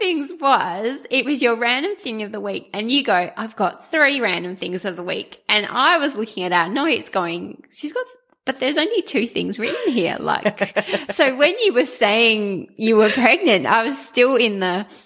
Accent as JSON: {"language": "English", "country": "Trinidad & Tobago", "tie": "born there", "said": "I was born in Trinidad and Tobago in the West Indies"}